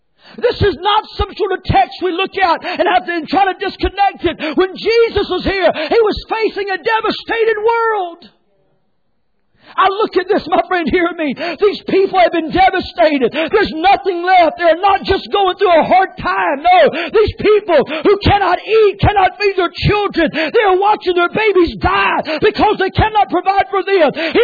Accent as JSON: {"language": "English", "town": "Edenton", "region": "North Carolina", "country": "United States", "said": "You know, I come from Edenton, North Carolina, where there's one alley, you know, between buildings there."}